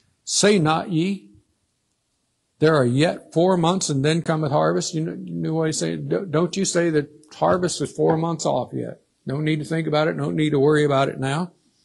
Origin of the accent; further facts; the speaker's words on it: the South, United States; but I know I grew up in the South and I've sure seen the white in the cotton fields when it's ready